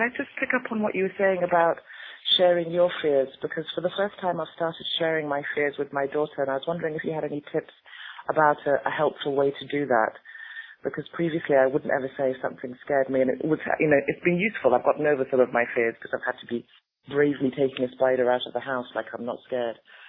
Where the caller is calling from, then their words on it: Kenya; I'm calling in from Kenya.